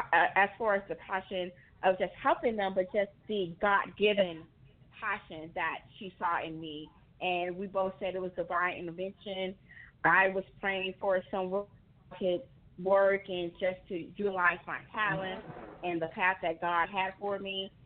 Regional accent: Missouri City, Texas, United States; I am originally from Houston, Texas. I grew up in Missouri City.

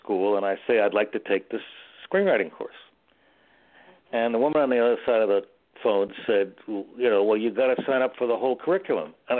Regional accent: Miami, Florida, United States; moved away as an adult; also born or lived in New York; now in California, United States; I was actually born in New York, and then I grew up in Miami. Went to school at the University of Florida, but then I moved out here a long time ago, over 50 years ago

